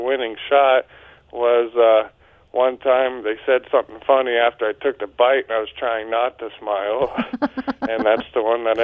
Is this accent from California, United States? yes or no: no; Texas, United States; also born or lived in Sioux Falls; now in Pollock, United States; I grew up in Texas, but I was born in Sioux Falls and been living in Pollock for a couple of years now.